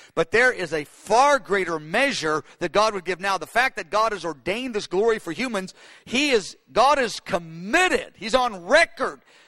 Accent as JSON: {"language": "English", "country": "United States", "said": "The problem with our culture, and I like being an American"}